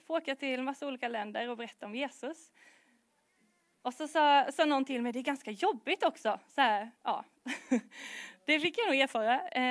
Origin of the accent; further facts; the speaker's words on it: Växjö, Kronoberg County, Sweden; Vi bor i Växjö sedan 5 år tillbaka nu, men jag är uppvuxen i Växjö. En Växjöflicka, som någon kallade mig. För mig har alltid tron och kyrkan varit en självklarhet.